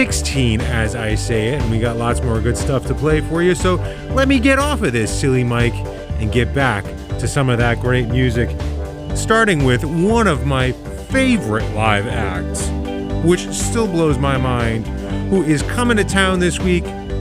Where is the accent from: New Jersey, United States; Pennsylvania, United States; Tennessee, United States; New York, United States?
New Jersey, United States; Bob from Sesame Street lived near where I grew up in New Jersey.